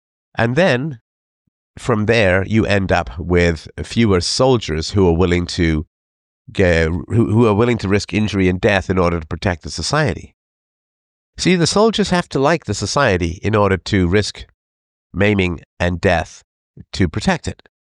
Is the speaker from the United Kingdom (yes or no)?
yes; England, United Kingdom; also born or lived in Ireland; I grew up in England and in, you know, various, you know, England and Ireland, in fact